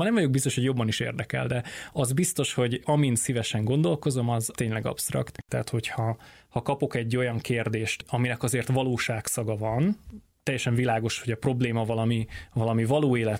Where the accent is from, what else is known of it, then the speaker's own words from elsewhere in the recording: Debrecen, Hajdú-Bihar, Hungary; Tehát én Debrecenből származom, azon belül is egy Pallag nevű település részről. Debrecenen lényegében kívül van, akár ilyen 5 kilométerre azt hiszem